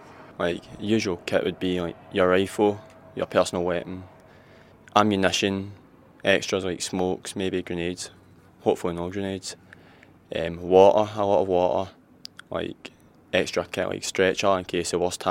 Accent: Glasgow, Scotland, United Kingdom; I'm a guardsman and I'm 18 years old. I'm from Glasgow in Scotland

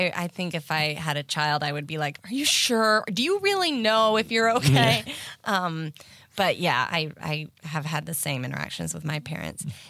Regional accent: Galax, Virginia, United States; I grew up in Galax, which is like on the opposite side. I think Norfolk is east, right?

